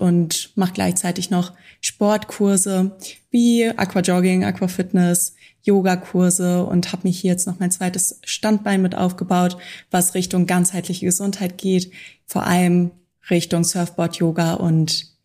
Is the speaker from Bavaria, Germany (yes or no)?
no; Hanover, Lower Saxony, Germany; now in Maldives; Ich komme eigentlich aus Hannover, bin 29 Jahre alt